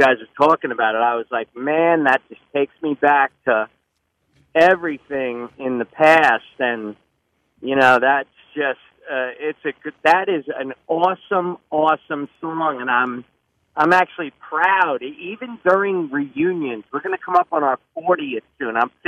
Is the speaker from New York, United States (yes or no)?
yes; Long Island, New York, United States; I grew up in Long Island, and I grew up on Tobe Beach, and we were a bunch of, you know, 8, 10 Italian guys that rolled together our whole life